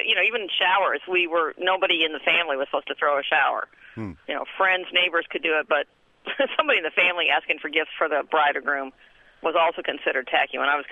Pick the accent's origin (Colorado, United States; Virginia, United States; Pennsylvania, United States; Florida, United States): Colorado, United States; Now, having said that, I'm originally from Colorado